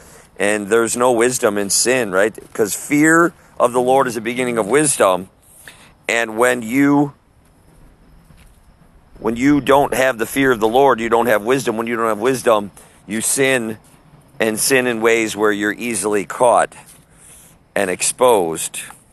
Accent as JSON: {"language": "English", "region": "Wisconsin", "country": "United States", "said": "Like, I'm from Wisconsin, and a lot of people tell me I have an accent, a state in America here."}